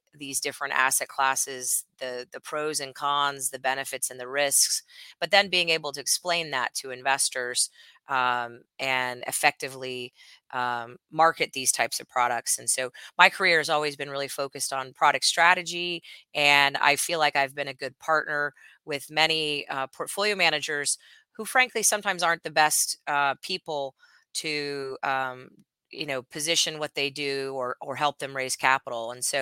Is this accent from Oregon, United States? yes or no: no; Edmond, Oklahoma, United States; also born or lived in Omaha, Nebraska; I've spent my life in the Midwest. I was born in Omaha, Nebraska, and I grew up in Edmond, Oklahoma.